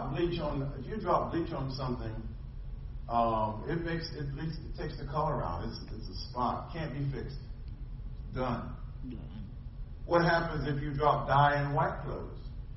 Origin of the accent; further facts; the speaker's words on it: Philadelphia, Pennsylvania, United States; When I was growing up in Philly, I was in high school.